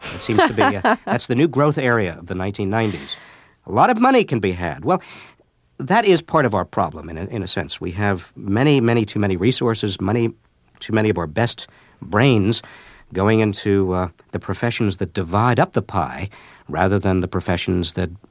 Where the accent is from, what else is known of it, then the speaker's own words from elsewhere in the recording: United States; We are the American workforce. We are Americans who are engaged in making things and building things in America